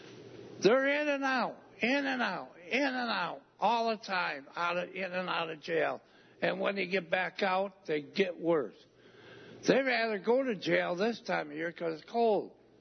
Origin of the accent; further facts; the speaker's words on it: Newfield, New York, United States; I'm from Newfield.